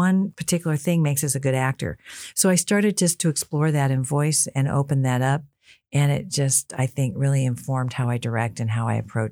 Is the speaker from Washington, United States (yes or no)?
yes; Seattle, Washington, United States; I grew up in Seattle, so it was rainy, so you wore a coat